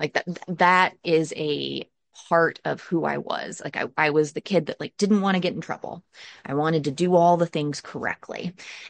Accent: Illinois, United States; So I grew up in Southern Illinois and I grew up in a divided family.

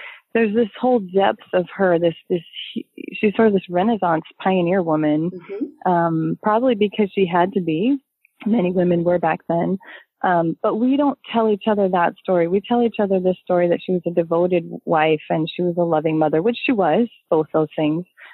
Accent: Seattle, Washington, United States; I mean, I grew up in Seattle, which is a pretty progressive city even at the time, and it's still pretty liberal.

